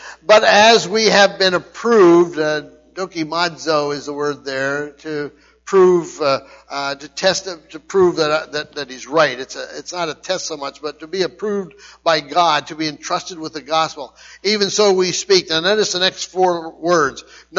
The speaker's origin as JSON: {"language": "English", "town": "Shickshinny", "region": "Pennsylvania", "country": "United States", "said": "I'm from Shikshini. Anyone from Shikshini, you'll know that they're not eloquent in speech."}